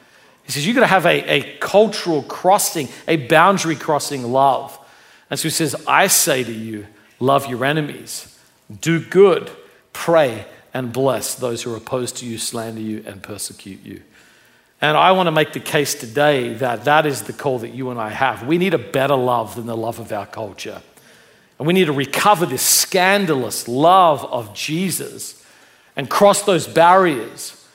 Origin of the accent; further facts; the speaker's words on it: Australia; Very different than where I grew up in Australia, which I would just call basically violence.